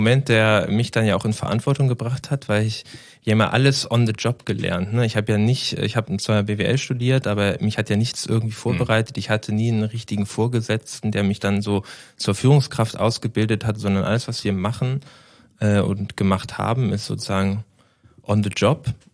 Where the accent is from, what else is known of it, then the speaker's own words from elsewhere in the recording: Krempe, Schleswig-Holstein, Germany; born there; ich bin in Krempe geboren, im schönen Schleswig-Holstein, Kreis Steinburg, kann ich nur empfehlen.